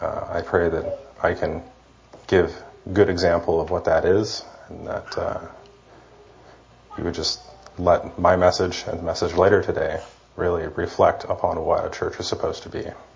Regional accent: United States; Growing up in America, I've been taught to think of autocracies and oligarchies as bad and evil.

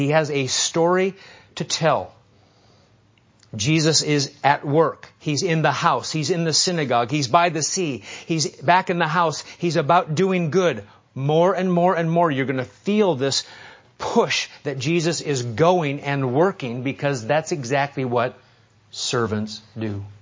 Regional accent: New England, United States; I'm from New England, so sometimes we talk back.

